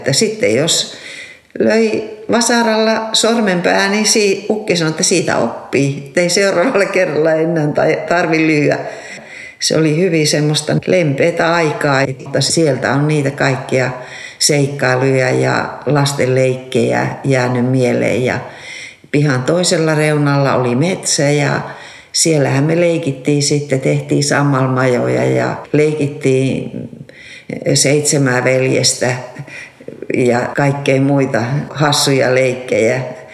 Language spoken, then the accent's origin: Finnish; Raahe, North Ostrobothnia, Finland; Mä oon Raahesta merenrannalta, pikkukaupungista kotoisin.